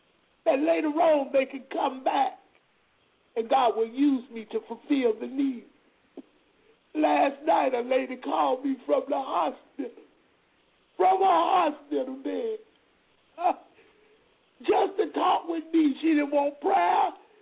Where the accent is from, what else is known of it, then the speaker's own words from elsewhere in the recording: the South, United States; accent: Southern; I'm from the South, and you hear that Southern talk of a black woman many days, because that's just who I am.